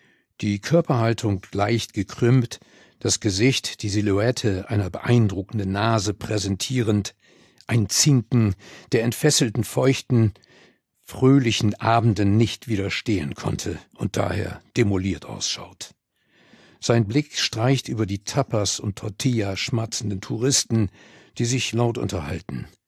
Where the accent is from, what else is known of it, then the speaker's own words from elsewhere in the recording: Bremen, Germany; ich bin im Moment öfters in Walle, wo ich aufgewachsen bin. Oder besser, genauer gesagt in Utbremen.